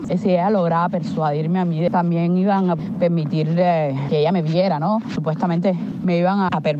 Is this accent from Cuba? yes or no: yes; Cuba; moved away; Cuando me fui de Cuba me dijeron expresamente que no podía regresar